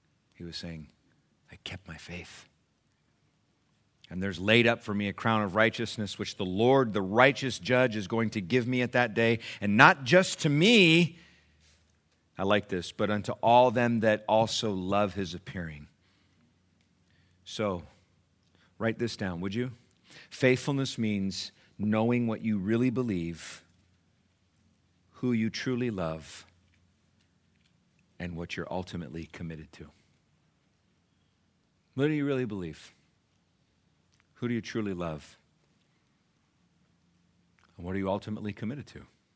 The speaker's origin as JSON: {"language": "English", "region": "England", "country": "United Kingdom", "tie": "born or raised there", "said": "There was an old hymn that I used to sing when we were growing up in England, in a little Flint building."}